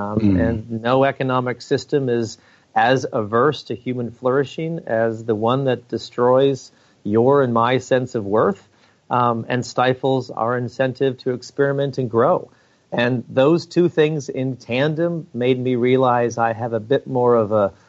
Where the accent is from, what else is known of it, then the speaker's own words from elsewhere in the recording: Washington, District of Columbia, United States; born there; also born or lived in Marin County, California; And actually, I was born in Washington, D.C., which in and of itself is a unique experience. But yes, I will say, well, I used to live in Northern California.